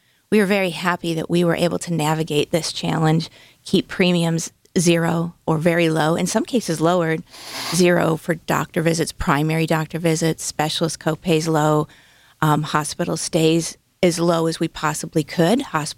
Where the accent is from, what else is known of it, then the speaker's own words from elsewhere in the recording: Cleveland, Ohio, United States; I'm from Cleveland, Ohio, and I started doing what you do, benefit reviews, helping clients.